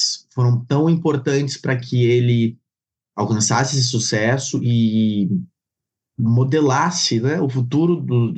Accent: South Region, Brazil; Eu sou gremista, sou do sul do Brasil, né?

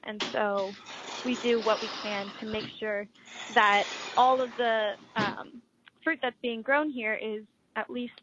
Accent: Cincinnati, Ohio, United States; now in Kauai, United States; I'm not originally from Kauai. I'm from Cincinnati, Ohio.

